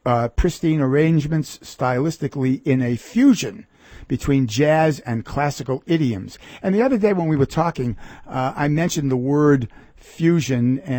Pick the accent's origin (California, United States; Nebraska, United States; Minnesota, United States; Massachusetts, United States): Massachusetts, United States; Boston; Yeah, I grew up in Boston and went to Boston Latin School, which is really not very far away.